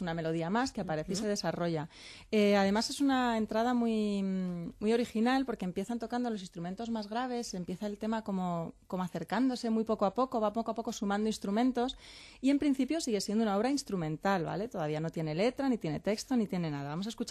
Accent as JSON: {"language": "Spanish", "country": "Spain", "said": "nosotros, que somos españoles y no entendemos alemán"}